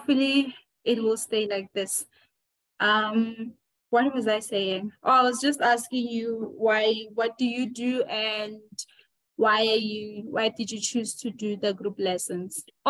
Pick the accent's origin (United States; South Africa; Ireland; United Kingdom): South Africa; I'm from South Africa and I live in the capital city of South Africa called Pretoria.